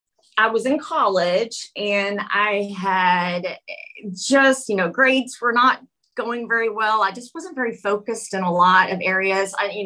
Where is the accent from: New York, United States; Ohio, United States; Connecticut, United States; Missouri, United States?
Ohio, United States; Canton; I'm from Canton, Ohio. I am a mother of three, and I'm a social worker here in the area.